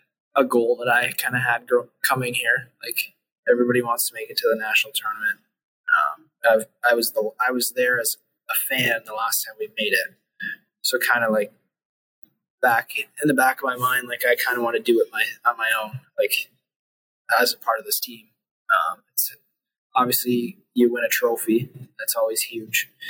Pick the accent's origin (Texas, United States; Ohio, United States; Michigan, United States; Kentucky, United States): Michigan, United States; Marquette; Obviously, like, growing up in Marquette, I've been a huge Northern fan.